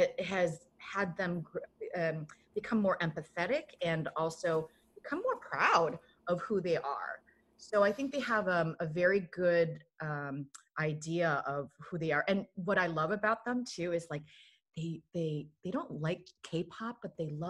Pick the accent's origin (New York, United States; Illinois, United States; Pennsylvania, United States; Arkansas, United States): Illinois, United States; Chicago; English is a second language; also born or lived in Korea; So I was born in 1970 in Korea and grew up in Chicago in the Midwest.